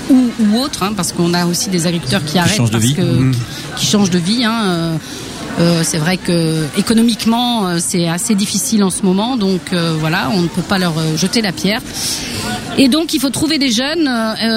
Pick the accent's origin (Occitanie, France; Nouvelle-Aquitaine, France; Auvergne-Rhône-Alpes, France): Nouvelle-Aquitaine, France; la vigne qui est un gros, gros bassin viticole chez nous en Charente.